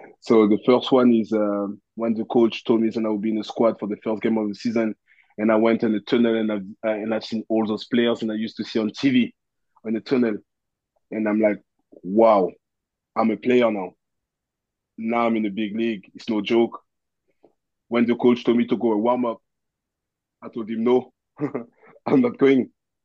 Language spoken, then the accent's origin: English; Côte d’Ivoire; I'm from Ivory Coast, so I tried to speak to him.